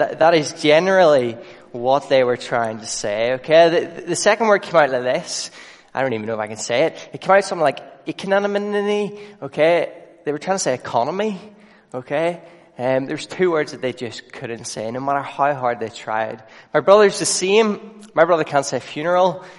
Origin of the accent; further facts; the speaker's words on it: Portadown, Northern Ireland, United Kingdom; I'm not from Ballymena. I'm from a wonderful place called Portadown, center of the universe.